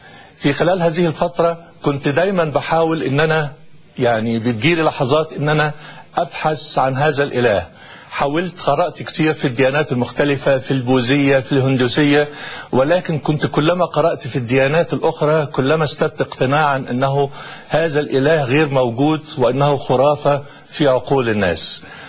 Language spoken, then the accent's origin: Arabic; Egypt; من مصر. نشأت في عائلة مسلمة محافظة.